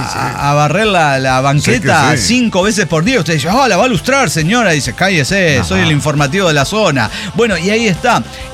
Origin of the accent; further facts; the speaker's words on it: Naucalpan, State of Mexico, Mexico; yo crecí en Naucalpan